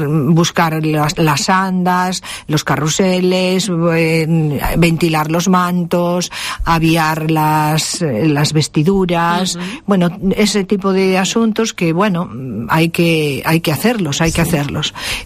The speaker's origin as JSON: {"language": "Spanish", "town": "Ferrol", "region": "Galicia", "country": "Spain", "tie": "born or raised there", "said": "Pero ya desde pequeña yo tenía una especial vocación por las procesiones. Yo me crié en Ferrol."}